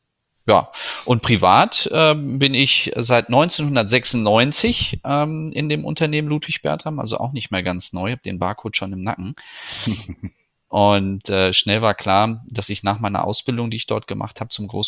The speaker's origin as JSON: {"language": "German", "town": "Nienburg", "region": "Lower Saxony", "country": "Germany", "tie": "born there", "said": "Geboren also, in Nienburg bei Hannover."}